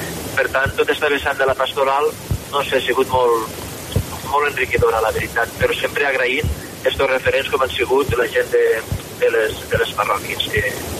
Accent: Tortosa, Catalonia, Spain; No em vaig deixar de petit a Tortosa, estàvem amb tu, Tomàs, no?

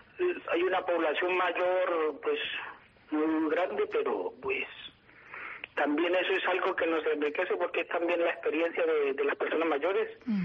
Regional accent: Cauca, Colombia; yo soy colombiano, nací en un departamento del Cauca, de ahí un municipio que se llama Insar.

